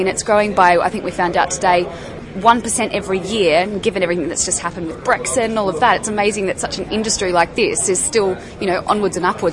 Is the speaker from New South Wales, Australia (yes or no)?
yes; Sydney, New South Wales, Australia; Sydney. Sydney. So I'm currently feeling very homesick because it is 30 degrees, beautiful weather, middle of summer over there